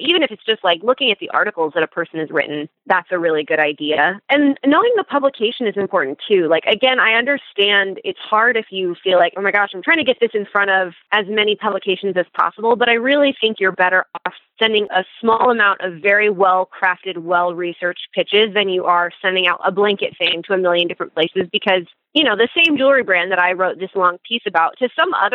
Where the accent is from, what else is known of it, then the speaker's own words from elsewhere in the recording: Philippines; She knew that I grew up in the Philippines.